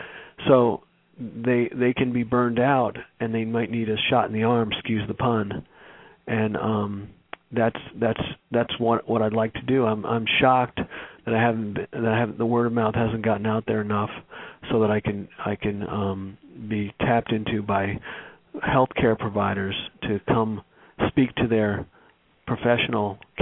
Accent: New York, United States; My freshman year at University of Massachusetts, I'm from New York, so it's a state school in Massachusetts.

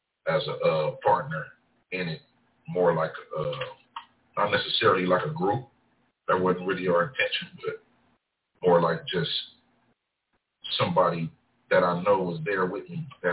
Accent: Los Angeles, California, United States; And, you know, I come from South Central, Los Angeles, up the road in the 60s, born and raised.

